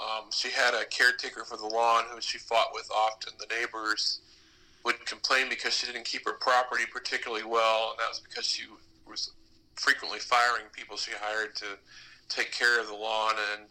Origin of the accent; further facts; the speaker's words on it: Goshen, Indiana, United States; Yeah, when I was growing up in Goshen, the case that everybody still talked about